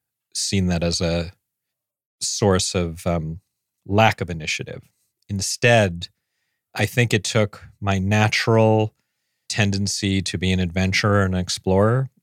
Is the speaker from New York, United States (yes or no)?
yes; New York, United States; I grew up on the Upper East Side went to private elementary school and then private high school.